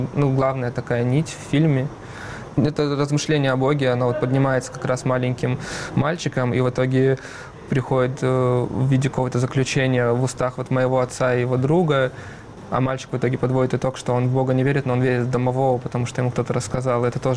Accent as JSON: {"language": "Russian", "town": "Arsenyev", "region": "Primorsky Krai", "country": "Russia", "tie": "born or raised there", "also_born_or_lived": "Saint Petersburg", "lives_now": "Moscow, Russia", "said": "Приморский край, недалеко от Владивостока, город Арсеньев. Мой город, вот где я там вырос."}